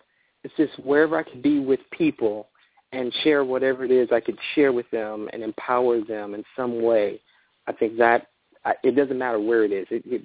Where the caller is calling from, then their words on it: Florida, United States; I'm calling from Florida.